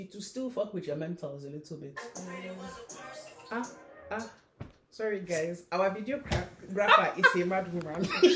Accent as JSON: {"language": "English", "country": "Nigeria", "tie": "born or raised there", "moved": "yes", "said": "being from Nigeria, growing up in Nigeria, mm-hmm."}